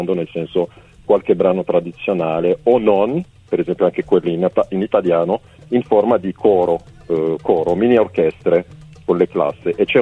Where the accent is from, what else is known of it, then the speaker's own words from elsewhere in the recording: Bologna, Emilia-Romagna, Italy; in Abruzzo, anche sono bolognese.